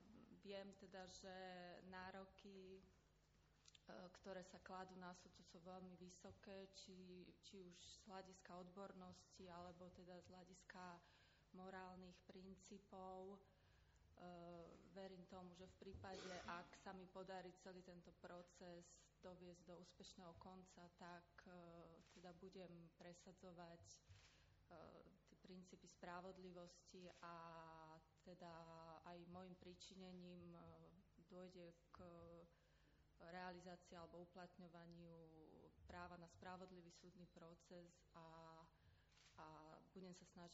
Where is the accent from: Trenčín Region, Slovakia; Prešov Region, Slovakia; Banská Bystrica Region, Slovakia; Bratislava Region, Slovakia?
Trenčín Region, Slovakia; Bánovce nad Bebravou; pochádzam z mesta Banovce nad Bebravou, tu som študovala gymnázium